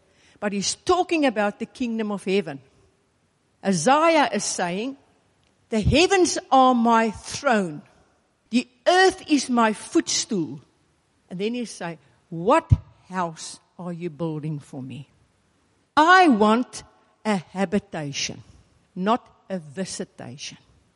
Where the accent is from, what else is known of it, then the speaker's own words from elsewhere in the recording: Pretoria, Gauteng, South Africa; now in Polokwane, South Africa; I am from Pretoria.